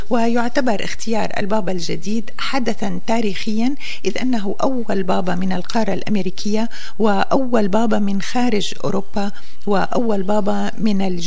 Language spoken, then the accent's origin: Arabic; Syria; على بلدنا سوريا.